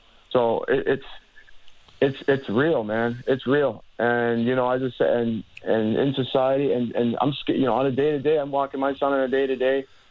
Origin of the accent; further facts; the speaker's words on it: Ontario, Canada; I grew up in Chester Lee area, VP Finch.